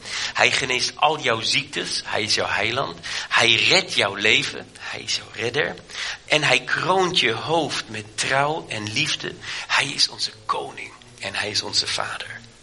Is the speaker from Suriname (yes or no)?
no; Germany; Ik ben in Duitsland opgegroeid en dan zeg, goede tieren, dat klinkt heel raar voor mij.